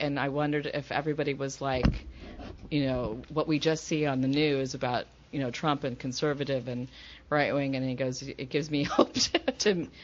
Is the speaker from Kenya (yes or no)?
no; United States; As an American, you're going to have to expect that. And I'm a proud American, so I'm happy to talk about my country and also about the beer.